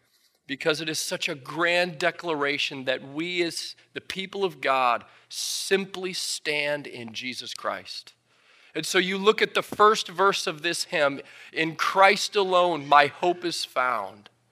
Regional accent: Midwest, United States; born there; now in Syracuse, United States; I was born in Illinois and Michigan. My wife is an Iowa girl. I love like meatloaf and mashed potatoes and things in crock pots and, you know, all like I'm as Midwestern as you can get in a lot of ways.

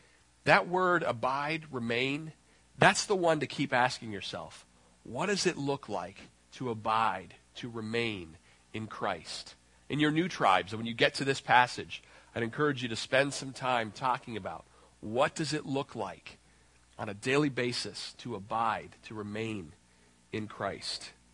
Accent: Canada; And because I'm Canadian and have a bizarre love and respect for all things maple

